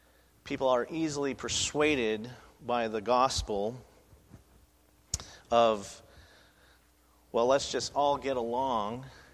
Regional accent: United States; I'm proud to say that I'm American

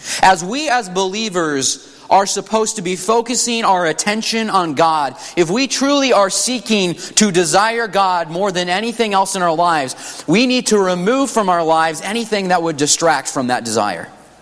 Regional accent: Illinois, United States; Growing up in Illinois, Illinois really didn't have a specific restaurant that was a big thing to go to there.

